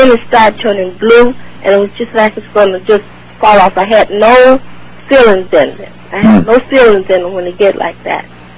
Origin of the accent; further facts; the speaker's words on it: Montgomery, Alabama, United States; now in Los Angeles, United States; Oh, I'm from Montgomery, Alabama.